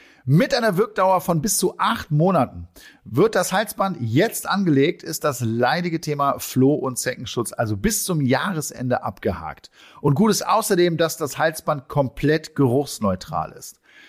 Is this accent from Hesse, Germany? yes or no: no; North Rhine-Westphalia, Germany; wir kommen ja hier aus Nordrhein-Westfalen